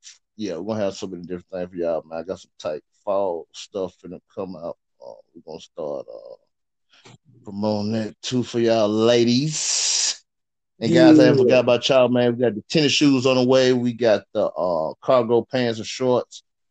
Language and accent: English; Columbus, Georgia, United States; We're shooting in my hometown, Columbus, the surrounding areas, like Birmingham, places like that, Memphis.